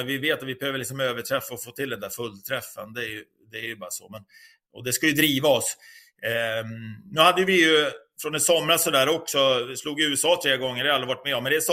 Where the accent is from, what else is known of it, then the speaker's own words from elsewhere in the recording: Sweden; Och som svensk, vi behöver ha så mycket bra beteenden, alltså isbeteenden.